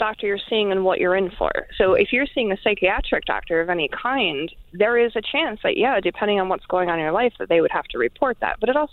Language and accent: English; New York, United States; I'm from New York, and they, you know, we thought we were sneaky till they legalized it.